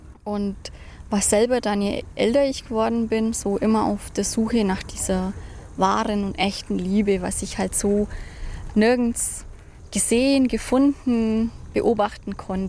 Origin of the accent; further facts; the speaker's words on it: Romania; Ja, ich bin in Rumänien eben geboren. Meine Eltern waren immer viel arbeiten. Ich war viel bei meiner Uroma. Bin ich auch sehr dankbar dafür, dass ich da groß werden durfte.